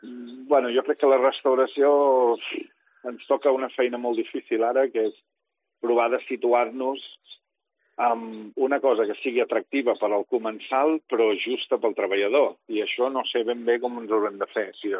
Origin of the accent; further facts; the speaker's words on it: Girona, Catalonia, Spain; soc un nano que ha voltat molt, soc molt gironí, i m'estimo molt la terra on visc, però també entenc que jo tinc afluències i influències d'altres cultures perquè les he viscut també molt